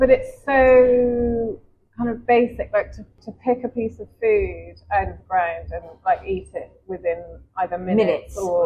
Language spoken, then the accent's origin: English; Ireland; So I grew up in Ireland, which people find